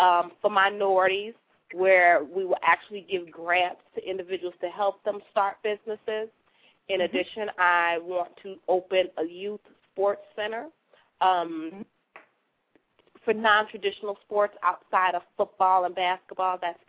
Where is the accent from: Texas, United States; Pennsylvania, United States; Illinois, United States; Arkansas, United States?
Illinois, United States; Chicago; definitely a lot of people in my hometown of Chicago, but I span through all 50 states.